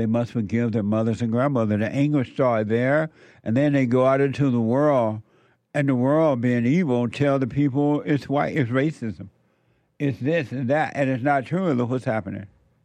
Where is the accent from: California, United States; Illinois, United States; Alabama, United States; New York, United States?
Alabama, United States; When I was growing up in Alabama, you never heard of any stuff like that.